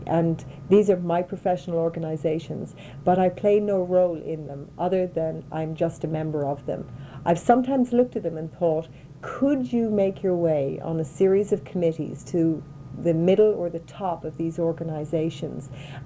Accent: Ireland; growing up in Ireland, in, you might call it a male-dominated society, but in fact it's somewhat matriarchal in its own way.

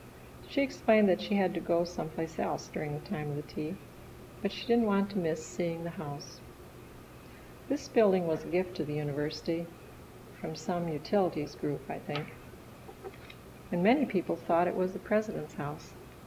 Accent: Wisconsin, United States; Mostly we came from Wisconsin villages or rural areas, and we would eventually go back to work in those same areas.

